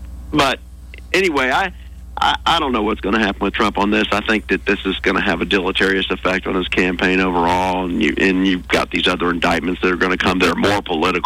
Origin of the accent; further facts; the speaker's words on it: United States; that's the thing that really gets me as an American